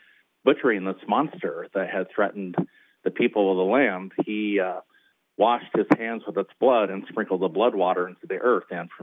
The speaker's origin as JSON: {"language": "English", "town": "Lewiston", "region": "Idaho", "country": "United States", "tie": "born or raised there", "said": "Well, I grew up in Lewiston, Idaho. It's a small town right across the river from Clarkston, Washington."}